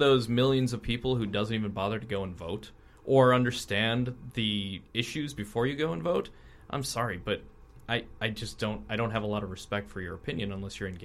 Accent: Minnesota, United States; Don't forget, I'm from Minnesota. Everything sounds goofy to me.

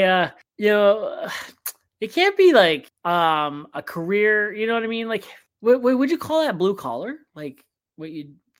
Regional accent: Canada; I'm a Canadian.

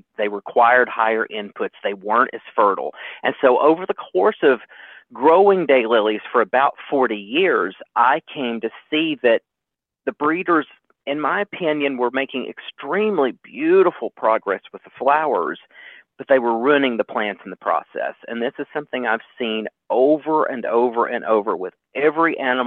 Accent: Kentucky, United States; Well, I grew up in Kentucky in the United States

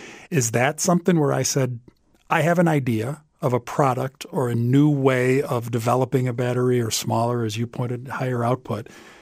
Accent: Illinois, United States; I grew up on the South Side. We had relatives in the western suburbs.

